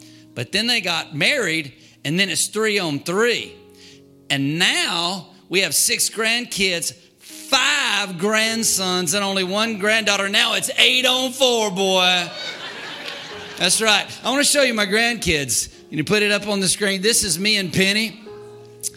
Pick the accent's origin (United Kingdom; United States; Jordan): United States; Alabama; And I'm thinking, I'm from Alabama. We should have a Doberman Pinscher, a Rottweiler, a Bulldog, a German Shepherd.